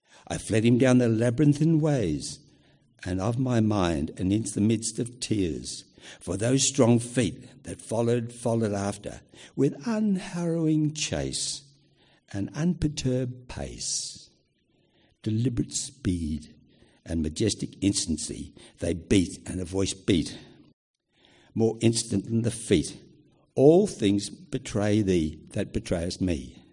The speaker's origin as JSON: {"language": "English", "town": "Midland", "region": "Western Australia", "country": "Australia", "tie": "born there", "said": "I was born in Midland on Adolf Hitler's birthday in 1937, the eldest of three children to … Dad was employed at the Midland Railway Workshops"}